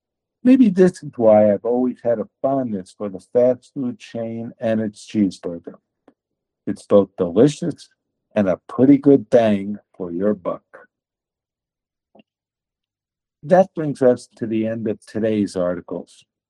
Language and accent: English; South Dakota, United States; In my home state of South Dakota, there is a 9-foot bronze and granite statue of a cheeseburger